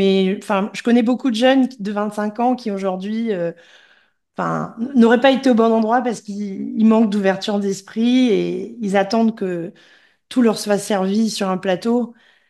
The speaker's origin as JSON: {"language": "French", "country": "Gabon", "said": "Donc, moi, je suis originaire du Gabon."}